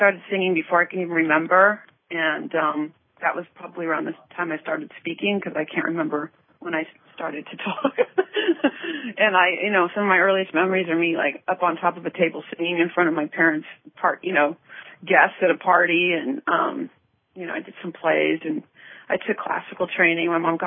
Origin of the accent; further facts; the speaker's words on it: California, United States; No, I'm from Orange County, but with, like, deep New York roots, and my entire family's from New York.